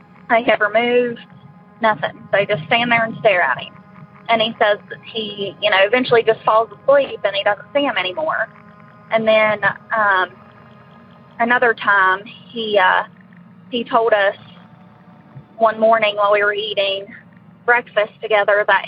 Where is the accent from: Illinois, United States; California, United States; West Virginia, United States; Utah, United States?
West Virginia, United States; I'm from West Virginia.